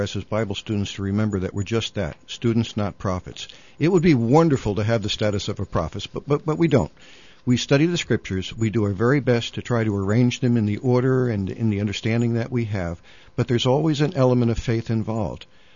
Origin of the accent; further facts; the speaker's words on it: Allentown, Pennsylvania, United States; Well, I'm from Allentown, Pennsylvania, where I've lived for many years up in that area.